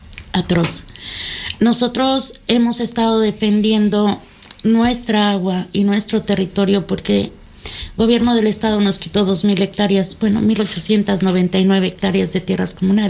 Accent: Hidalgo, Mexico; Vengo del Valle del Mezquital, que está en la zona centro del país

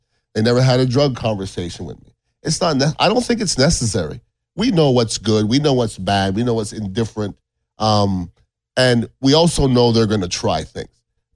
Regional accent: Canada; born there; And I'm being Canadian born.

